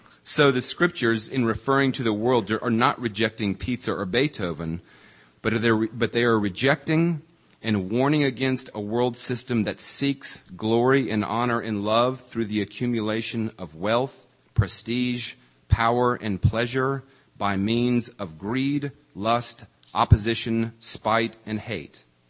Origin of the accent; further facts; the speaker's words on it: Atlanta, Georgia, United States; I grew up in Atlanta, which was in some ways straddling the fence between Christendom and post-Christendom.